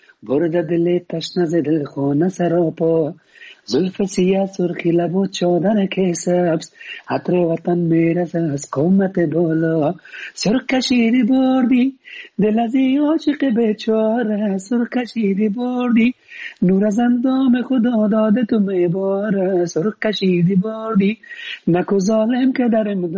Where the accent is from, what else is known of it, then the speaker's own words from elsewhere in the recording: Afghanistan; ما مسلمان هستیم ما افغان هستیم